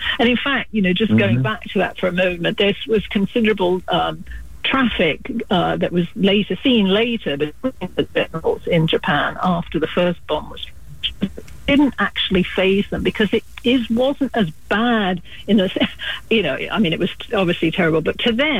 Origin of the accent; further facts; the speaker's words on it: United Kingdom; You know, I'm British, obviously, as you can probably tell from my sort of still there somewhat accent.